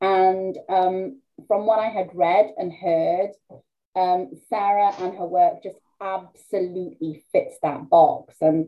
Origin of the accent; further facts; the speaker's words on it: Wales, United Kingdom; now in Leicester, United Kingdom; I grew up in Wales from the age of two